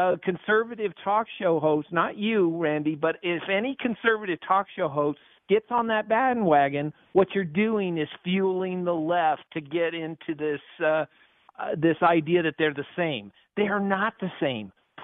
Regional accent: Aurora, Colorado, United States; also born or lived in Denver; now in Arvada, United States; I mean, I grew up in Aurora and Denver. I lived in both. I now live in Arvada and Westminster.

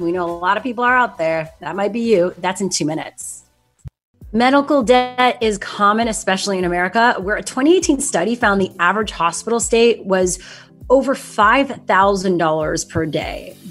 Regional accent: Canada; now in United States; I'm Canadian

